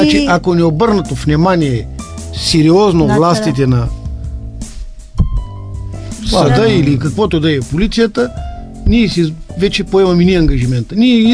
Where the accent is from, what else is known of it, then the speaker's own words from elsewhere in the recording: Ignatievo, Varna Province, Bulgaria; От Игнатиево сме, да. От хубавите хора.